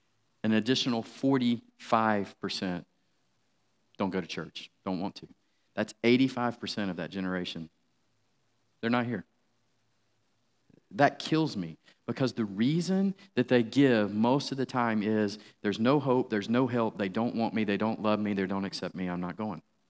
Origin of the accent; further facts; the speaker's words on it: Atlanta, Georgia, United States; now in Charlotte, United States; I've lived in Charlotte now for about 10 years. And, I'm not hiding the fact that I'm from Atlanta or whatever, but I love this city.